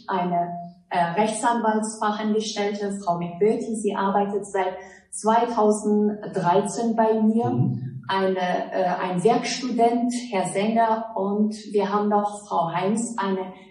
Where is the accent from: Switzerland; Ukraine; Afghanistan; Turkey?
Afghanistan; now in Germany; Ich bin in Afghanistan geboren, dort aufgewachsen, bin als Flüchtling nach Deutschland gekommen, habe hier mein Abitur nachgeholt